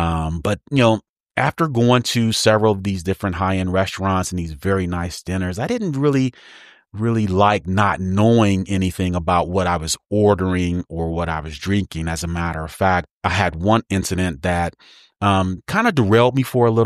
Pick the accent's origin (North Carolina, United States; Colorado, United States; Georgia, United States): Colorado, United States; Denver; now in San Antonio, United States; But I grew up in Denver, Colorado, the mile high city for the better part of my life. But I've lived in San Antonio, Texas for the last 31 years or so.